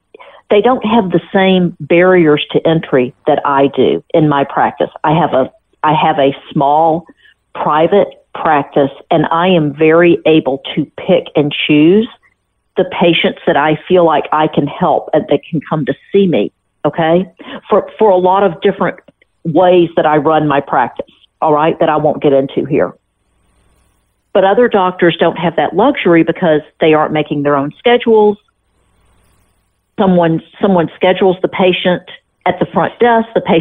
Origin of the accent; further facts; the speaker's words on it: Memphis, Tennessee, United States; I'm from Memphis, and Campbell's Clinic was in part of my training